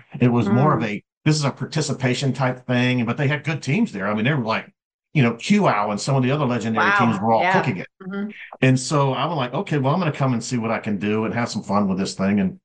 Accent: the South, United States; Well, of course, growing up in the South, you grow up grilling and cooking and doing all those things

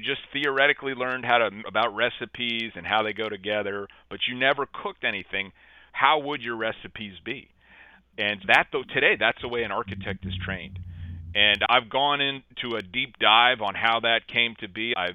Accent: Connecticut, United States; I had really just been to where I grew up in Connecticut, United States.

